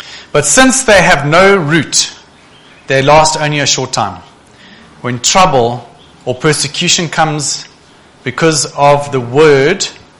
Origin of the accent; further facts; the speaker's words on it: Zimbabwe; I remember I grew up in Zimbabwe